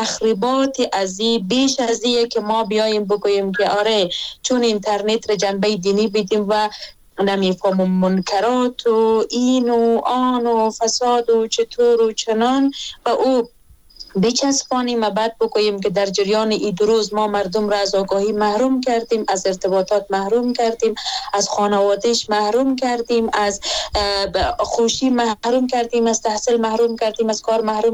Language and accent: Persian; Afghanistan; ما در افغانستان متولد شدیم، همینجا زندگی میکنیم، کلان شدیم